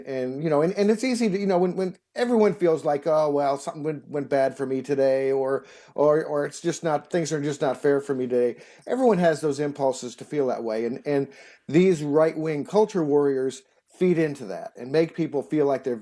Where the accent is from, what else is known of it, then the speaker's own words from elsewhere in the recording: Evanston, Illinois, United States; Yeah. I'm actually from Evanston, which is, you know, but the bordering suburb north of Chicago.